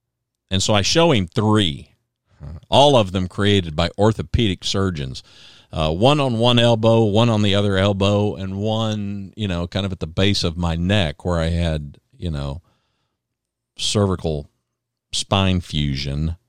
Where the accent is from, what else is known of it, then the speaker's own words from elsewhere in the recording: Ada, Oklahoma, United States; born there; I was born in Ada, Oklahoma. So for me, going back to the state of Oklahoma was a bit like going home.